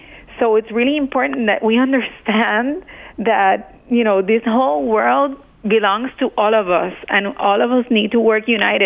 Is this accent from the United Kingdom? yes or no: no; Puerto Rico; we never forget, you know, that we're from Puerto Rico, and that little island made us the people who we are.